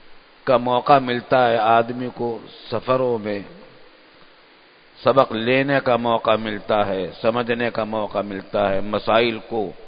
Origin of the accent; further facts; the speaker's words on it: India; now in Pakistan; ہم نے اس کے لیے نعرے لگائے تھے ہندوستان میں بچپن میں، لے کے رہیں گے پاکستان